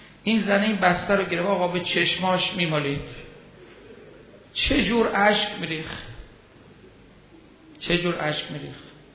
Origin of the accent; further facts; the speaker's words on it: Iran; ما ایرانی هستیم، ما اومدیم زیارت